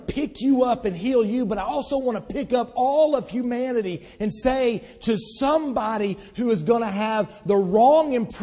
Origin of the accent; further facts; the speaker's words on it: Tullahoma, Tennessee, United States; people ask, where are you from? From Tullahoma, Tennessee.